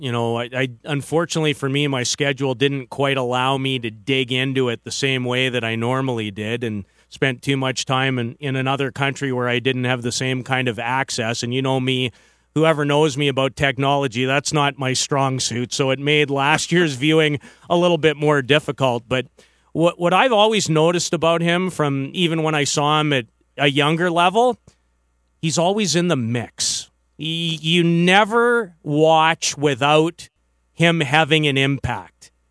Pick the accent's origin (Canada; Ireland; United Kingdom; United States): Canada; Nothing I like more as a Canadian than having a 3-0 third period lead